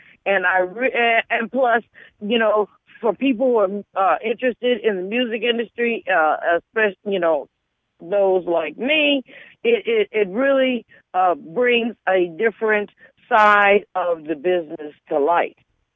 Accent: California, United States; And yes, I am here from the Bay. I have never supported the Niners.

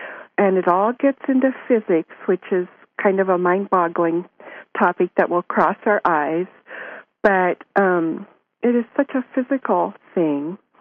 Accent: Portland, Oregon, United States; I grew up in Oregon, Portland, Oregon area.

